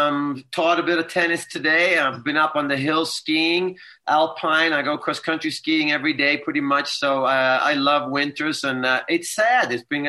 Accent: Australia; Did you know that when you're coming back to Australia now, as an Australian, they put you in an airport hotel

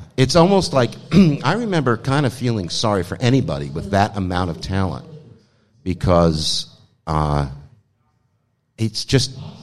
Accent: United States; And then being the American, I had the cachet.

